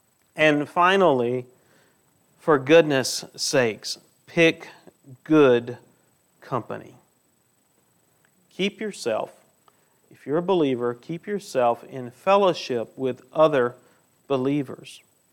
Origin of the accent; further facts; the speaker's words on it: Needham, Alabama, United States; now in Prattville, United States; I grew up in Needham, Alabama. I'm not living in Prattville by accident, right?